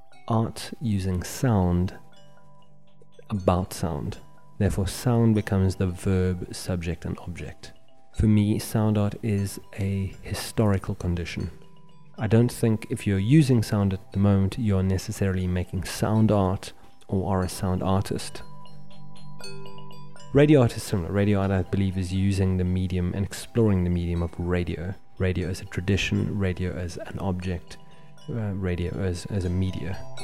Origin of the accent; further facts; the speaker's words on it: South Africa; my experience growing up in South Africa. As a white male growing up in South Africa